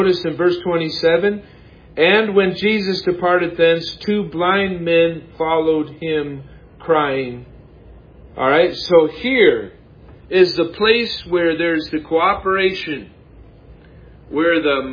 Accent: Brunswick, Ohio, United States; I was born in America where the gospel was there. Thank you, Lord, that you got me into a family where they went to church. And my earliest memories of going to church down at People's Baptist Church in the place called Brunswick, Ohio

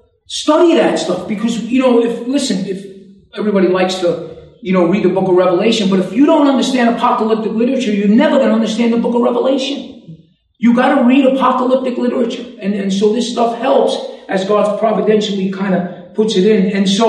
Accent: New York, United States; accent: New York accent; Usually, if anything, maybe you can just stay focused because of my accent. Because that's why sometimes people look and you hear a guy in New York accent

